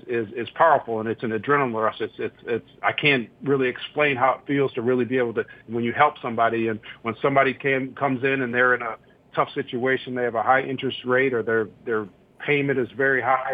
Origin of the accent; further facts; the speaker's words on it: Minneapolis, Minnesota, United States; I was raised in Minneapolis. I went to one of the two 50-50 black high schools.